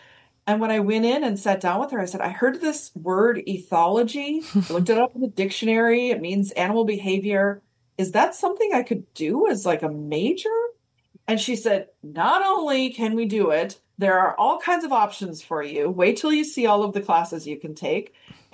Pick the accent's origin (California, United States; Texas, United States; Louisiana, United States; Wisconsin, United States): Wisconsin, United States; Peshtigo; I grew up, the town is Peshtigo.